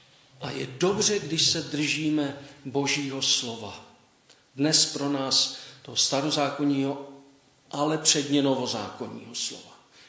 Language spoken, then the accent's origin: Czech; Ostrava, Moravian-Silesian Region, Czechia; Když jsem vyrůstal v Ostravě, tak na Štítině, to bylo směrem na Opavu